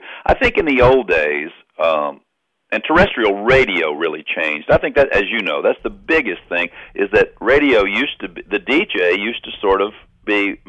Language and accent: English; Mississippi, United States; they're from Georgia. I'm from Mississippi. We're about the same age